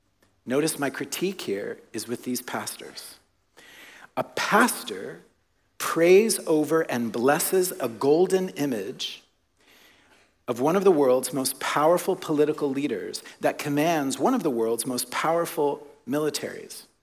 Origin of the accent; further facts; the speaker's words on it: the South, United States; you need to know that I am both a Canadian and American citizen, but I am proud to be an American citizen, but I'm from the South. I'm raised a Southern Baptist. I am pro-life, and I love the country that I grew up in.